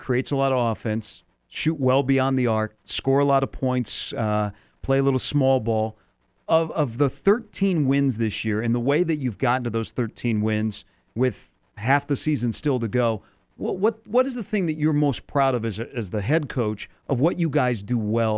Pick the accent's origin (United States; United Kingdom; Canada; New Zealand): United States; Des Moines, Iowa; We share a common friend growing up in Des Moines.